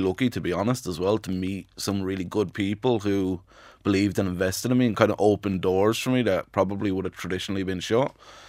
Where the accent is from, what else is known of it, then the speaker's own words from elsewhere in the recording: Ireland; the consultation was at a level that I'd never felt before as an Irish man, to be honest, getting my hair cut.